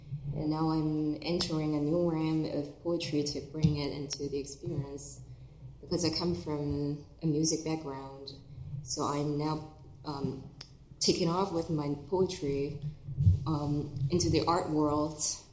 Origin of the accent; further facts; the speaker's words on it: Hong Kong; now in Hawaii, United States; I'm a poet from Hong Kong. I just moved to Hawaii last year